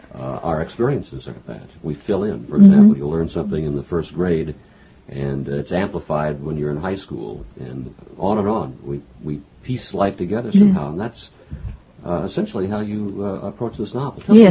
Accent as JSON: {"language": "English", "town": "Houston", "region": "Texas", "country": "United States", "tie": "born or raised there", "said": "I grew up in Houston, Texas, and in the time I grew up there, there was a color line that was very severe"}